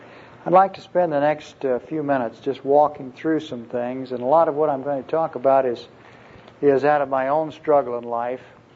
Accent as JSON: {"language": "English", "town": "Wichita", "region": "Kansas", "country": "United States", "said": "I'm from Wichita, Kansas. I practice law there and have for the last almost 35 years."}